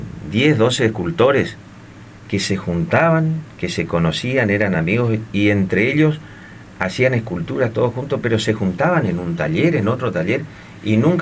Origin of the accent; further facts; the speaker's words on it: Resistencia, Chaco, Argentina; yo salí a tocar fuera de Resistencia, andar los caminos, y yo hablo del lugar de donde vengo